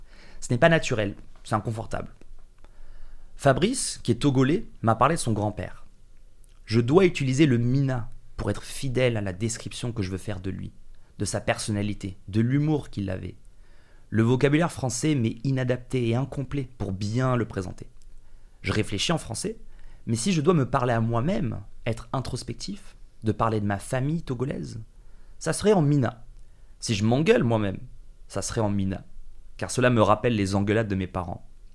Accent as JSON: {"language": "French", "country": "South Africa", "second_language": "French", "said": "Je pouvais parler ma langue, utiliser des expressions sud-africaines, comme le fameux « Hauset », « Moradem », »,« Akona ». C'est des mots que je ne peux que utiliser avec d'autres Sud-Africains."}